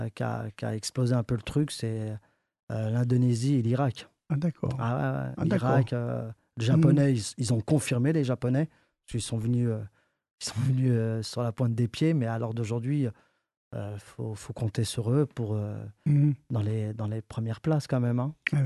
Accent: France; On a organisé une Coupe du Monde chez nous en France aussi

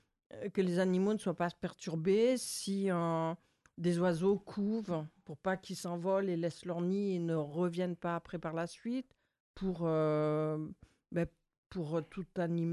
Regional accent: Nouvelle-Aquitaine, France; il y avait des jeunes Parisiens qui descendaient chez moi en Corrèze

